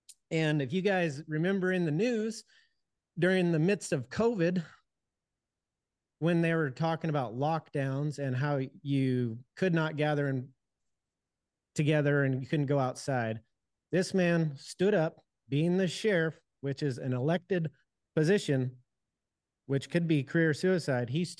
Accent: South Dakota, United States; I grew up in South Dakota in the middle of nowhere ranching, right? Call me country dumb.

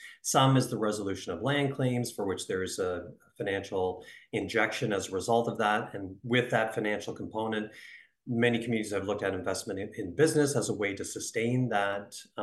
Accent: Goose Bay, Newfoundland and Labrador, Canada; So I was born and raised in Goose Bay, Labrador. My dad is from a small Inuit community called Rigolet, which is in the Nunatsiavut region.

